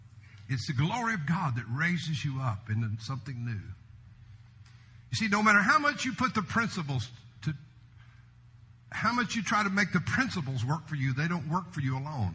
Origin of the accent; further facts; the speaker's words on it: Texas, United States; I mean, I grew up in West Texas.